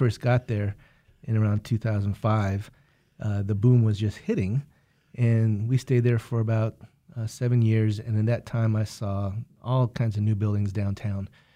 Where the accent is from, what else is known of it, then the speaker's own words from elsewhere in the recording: Santa Fe, New Mexico, United States; I grew up in Santa Fe, New Mexico.